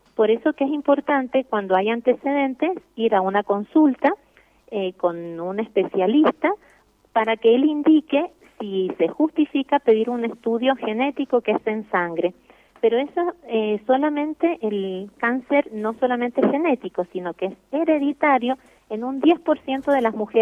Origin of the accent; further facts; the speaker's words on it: Mendoza, Argentina; Por eso que es muy importante como mendocinos conocer que somos los únicos hasta ahora en Argentina que tenemos esta ley.